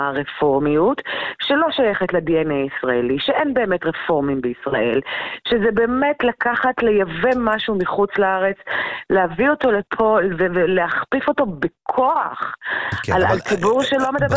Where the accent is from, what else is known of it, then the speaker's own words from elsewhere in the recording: Jerusalem, Jerusalem District, Israel; כי אני ירושלמית